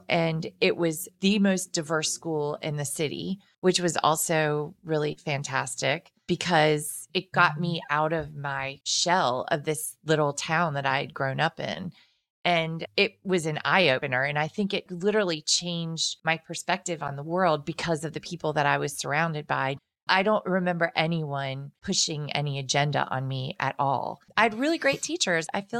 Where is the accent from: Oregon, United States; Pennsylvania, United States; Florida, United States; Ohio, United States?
Ohio, United States; Cincinnati; I grew up in Cincinnati in Ohio.